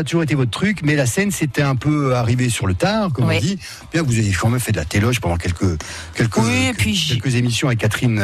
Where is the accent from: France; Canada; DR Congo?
France; Nous on est français.